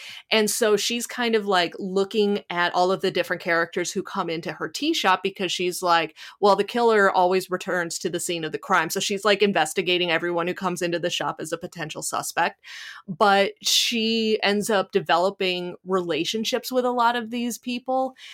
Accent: Midwest, United States; accent: Midwestern; but my Midwestern accent's coming through, Aunties.

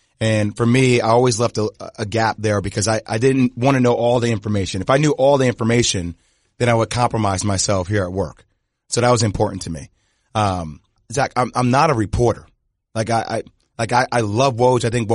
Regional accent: New Jersey, United States; Hey, nothing wrong with New Jersey. Nothing wrong with the fox, okay? I'm from New Jersey.

